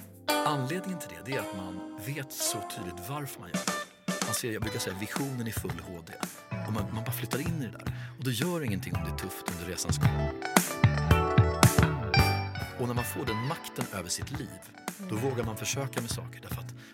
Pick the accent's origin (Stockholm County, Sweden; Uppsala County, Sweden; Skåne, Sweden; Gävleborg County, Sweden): Stockholm County, Sweden; Hallonbergen; Så jag är egentligen så långt ifrån Östermalm man kan komma.